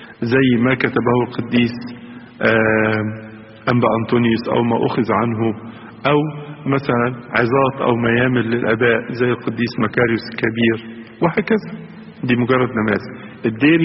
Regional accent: Egypt; وبعدين بقول له زرت الأديورة القبطية عندنا في مصر؟

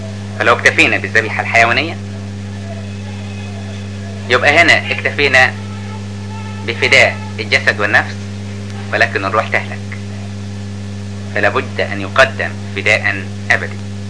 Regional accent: Upper Egypt, Egypt

